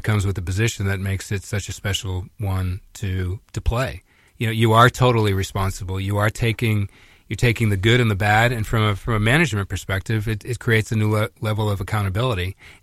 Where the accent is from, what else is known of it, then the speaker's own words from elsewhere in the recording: Norwood, Massachusetts, United States; And I was close at the time growing up in Norwood with Jack Kelly, who was the coach at Boston University at the time